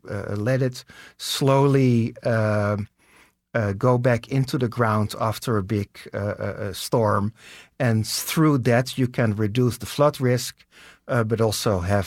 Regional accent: Netherlands; I am from the Netherlands

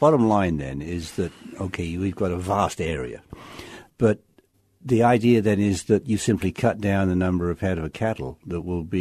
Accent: England, United Kingdom; I came from England, and all of a sudden you're flying in from Dallas or from wherever

